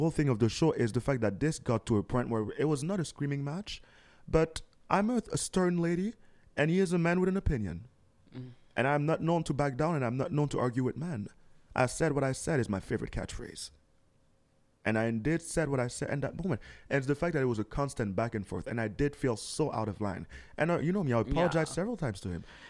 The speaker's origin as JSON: {"language": "English", "town": "Montreal", "region": "Quebec", "country": "Canada", "said": "I'm from Montreal. Ça va?"}